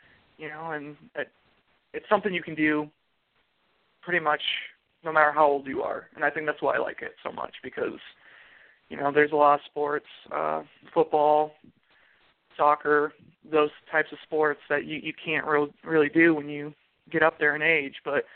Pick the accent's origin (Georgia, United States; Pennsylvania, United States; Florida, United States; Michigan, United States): Michigan, United States; I know back in my home state of Michigan, they have a tournament almost every weekend somewhere in the state.